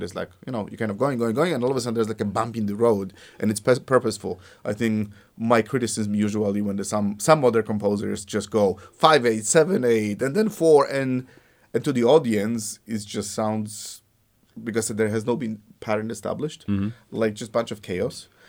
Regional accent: Poland; when I was growing up in Poland, you know, there's few composers that are world renowned

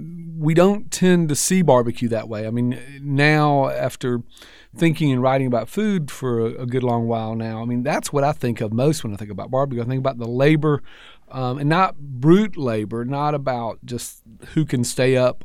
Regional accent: Clinton, Georgia, United States; I grew up in about a 50-person town, about 25 old houses and about 25 new trailers. Clinton, Georgia, near Macon, just barely north of Macon, about 12 miles. And I grew up country, I mean, real country

